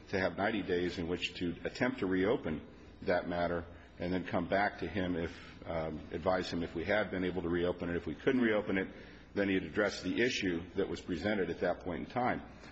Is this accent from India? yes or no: no; Reno, Nevada, United States; I'm from Reno, Nevada.